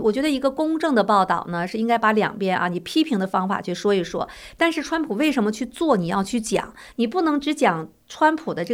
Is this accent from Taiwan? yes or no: no; China; 我们很多来自中国大陆的人